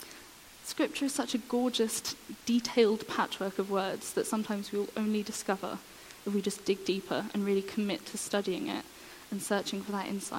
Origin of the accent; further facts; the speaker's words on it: Jerusalem, Jerusalem District, Israel; I'm from Jerusalem. I was born and raised there, as was most of my family.